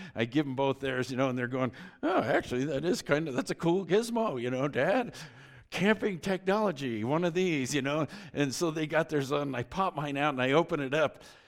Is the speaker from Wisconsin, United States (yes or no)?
no; Boulder, Colorado, United States; Growing up in Boulder, I don't remember the first time I saw somebody wearing gear from another religious system.